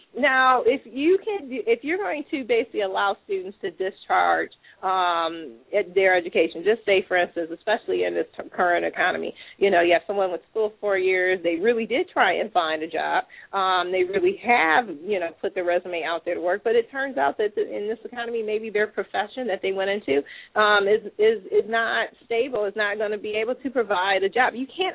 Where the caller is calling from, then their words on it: Ann Arbor, Michigan, United States; I am calling from Ann Arbor, Michigan.